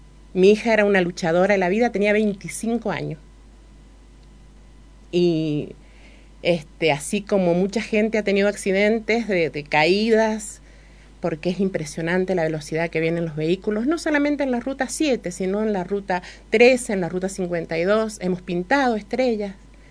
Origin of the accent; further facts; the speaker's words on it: Uspallata, Mendoza, Argentina; born there; Sí, voy a pelear por mi pueblo, porque tengo mis hijos y mis nietos y al pueblo de Uspallata. Yo el viernes cumplo 57 años. Hace 57 años que yo llegué a este pueblo.